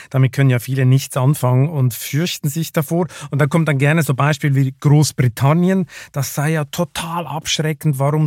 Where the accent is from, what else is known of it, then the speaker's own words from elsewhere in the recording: Lucerne, Switzerland; now in Germany; so aus meiner Heimatstadt Luzern nach Zürich fuhr